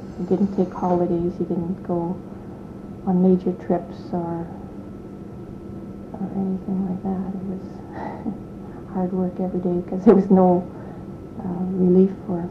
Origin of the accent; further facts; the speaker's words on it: Yarrow, British Columbia, Canada; also born or lived in Chilliwack; Well, I was born in Chilliwack and lived in Yarrow, the same place where Martin lived. And that was just a little Mennonite community